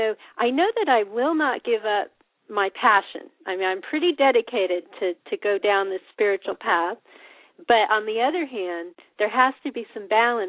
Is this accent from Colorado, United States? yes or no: yes; Colorado, United States; I will tell you that I grew up in Colorado